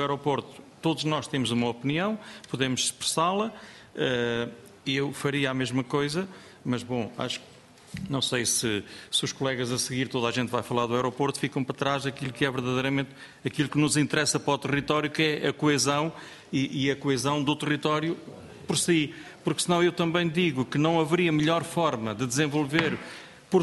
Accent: Centro, Portugal; eu venho da Beira Baixa

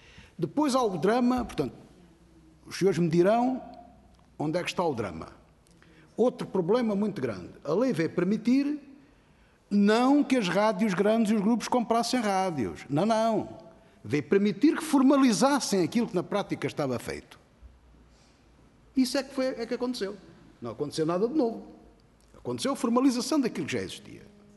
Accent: Alentejo, Portugal; Eu sou alentejano, não há proximidade entre Évora, Beja e Porto Alegre.

